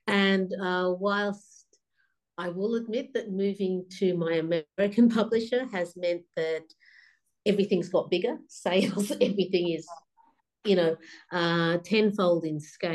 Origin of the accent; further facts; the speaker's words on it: Australia; an Australian author